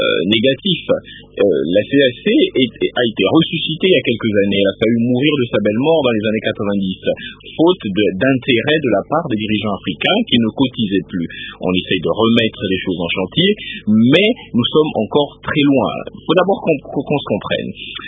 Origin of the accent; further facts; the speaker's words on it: DR Congo; en tant que Congolais